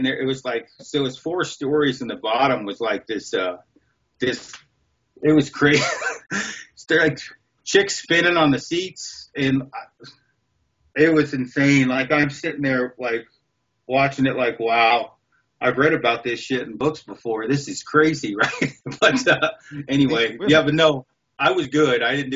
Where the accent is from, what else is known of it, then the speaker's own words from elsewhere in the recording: Detroit Lake, Oregon, United States; Like, for those of you from Oregon, I'm from Detroit Lake. It's like 250 people.